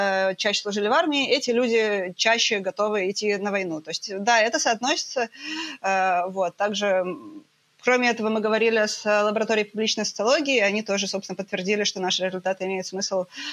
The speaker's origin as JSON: {"language": "Russian", "country": "Russia", "moved": "as an adult", "lives_now": "Vienna, Austria", "said": "Я еще до войны уехала из России, потому что я уехала на PhD по физике в Вену."}